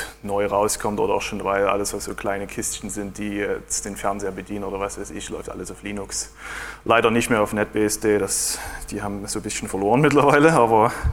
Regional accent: Dresden, Saxony, Germany; now in Finland; zum weiß nicht wie vielen Mal hier in Chemnitz. Ich komme ursprünglich aus Dresden, aber wohne jetzt in Finnland

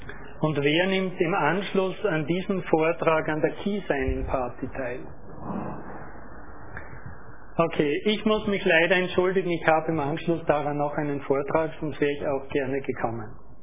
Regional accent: Austria; ich komme aus Österreich, verwende, werden Sie schon meiner Sprache entnommen haben

